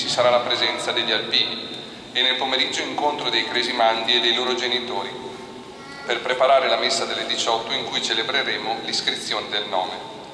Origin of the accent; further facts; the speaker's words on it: Caselle di Sommacampagna, Veneto, Italy; vengo da Caselle di Sua Campagna, dove vive la mia famiglia. Ho 26 anni, sono prete da un anno e mezzo.